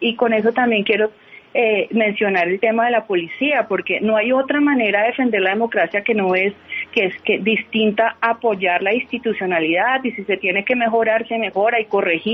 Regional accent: Cali, Valle del Cauca, Colombia; yo soy de Cali

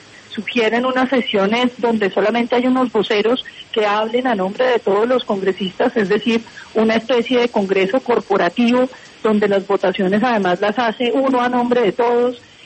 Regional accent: Colombia

